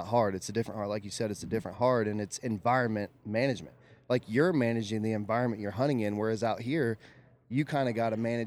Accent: Ohio, United States; And I'm actually born and raised in Ohio, so whitetail hunting, bow hunting.

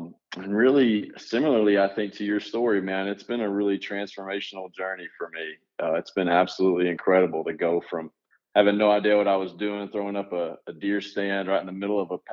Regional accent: Texas, United States; Well, so, I mean, I grew up in East Texas. My family moved a ton.

